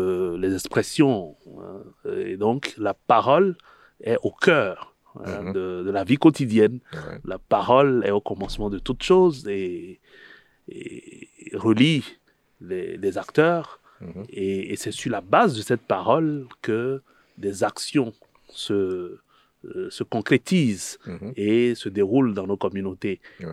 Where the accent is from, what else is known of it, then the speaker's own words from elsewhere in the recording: Togo; je suis Togolais aussi.